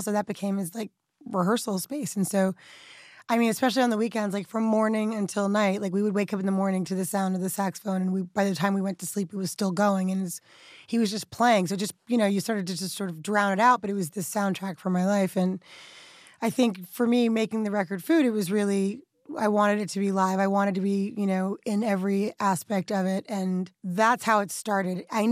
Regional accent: United States; And I'm very American.

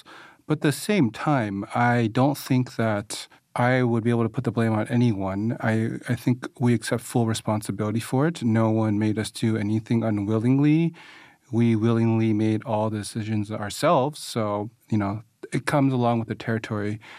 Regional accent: United States; born there; So I'm Vietnamese by birth. My parents are both Vietnamese, but I was born in America.

